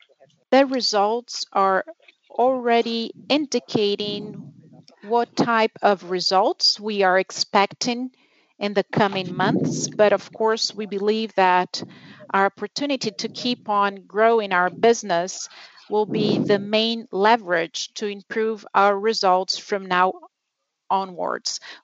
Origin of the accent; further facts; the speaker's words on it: United States; now in Brazil; Kim and I are U.S. entrepreneurs, and we've come to Brazil